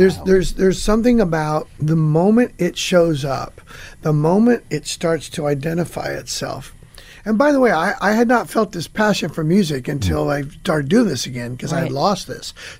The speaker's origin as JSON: {"language": "English", "town": "Hanford", "region": "California", "country": "United States", "tie": "born or raised there", "said": "where I was born and raised in Hanford"}